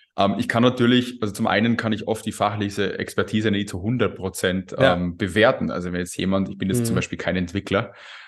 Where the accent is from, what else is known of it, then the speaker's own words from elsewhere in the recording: Salzburg, Austria; bin Österreicher, bin Salzburger. Ich versuche meinen Dialekt einigermaßen in Grenzen zu halten.